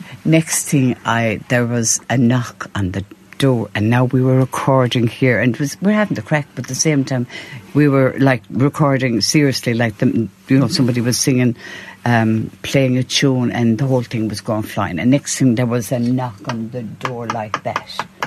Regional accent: Ireland; My name's Italian, but I'm Irish.

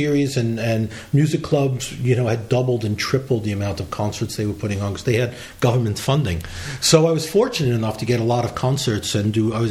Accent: Brooklyn, New York, United States; born there; I was born in Brooklyn. Glasgow was also a shipping town like Brooklyn uh-huh. once was, and I was born in Red Hook, which is where they used to build ships.

